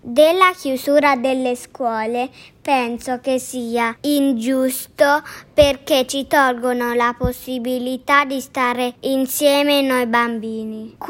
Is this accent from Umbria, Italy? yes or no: yes; Perugia, Umbria, Italy; ho 6 anni e vengo da Perugia.